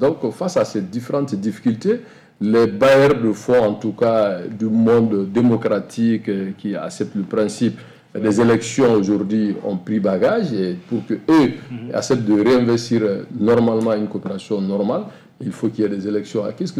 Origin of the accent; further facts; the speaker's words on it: Mali; Je suis un Malien, j'ai mon passeport avec un visa